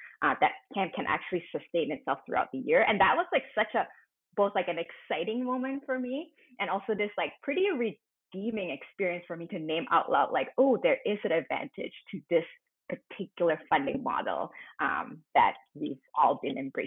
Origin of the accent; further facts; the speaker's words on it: Malaysia; me as a Malaysian Asian who does not speak about money ever in my life.